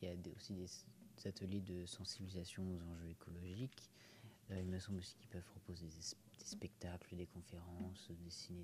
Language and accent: French; Centre-Val de Loire, France; moi, je viens pas de l'Indre-et-Loire. Mmh. Je viens du Cher, qui est plus loin.